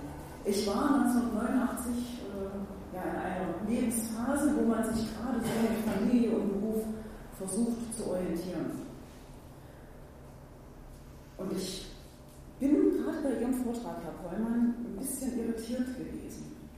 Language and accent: German; Saxony, Germany; ich stamme aus dem Tal der Verdunten, also die Dresden war nicht weit, Westfernsehen gab es leider nicht so oft.